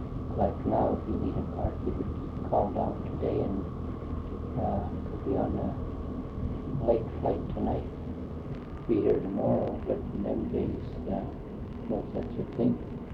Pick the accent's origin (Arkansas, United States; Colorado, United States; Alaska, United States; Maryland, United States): Alaska, United States; Cordova; I was born and raised in Cordova.